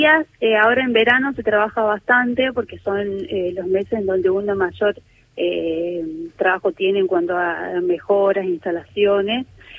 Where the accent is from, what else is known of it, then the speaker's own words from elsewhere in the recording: La Banda, Santiago del Estero, Argentina; now in Antarctica; Yo soy de Santiago del Estero, de La Banda.